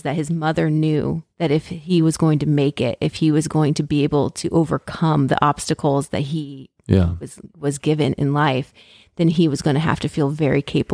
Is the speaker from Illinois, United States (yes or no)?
no; Torrington, Connecticut, United States; We had ski club in Connecticut. I grew up in Torrington, Connecticut.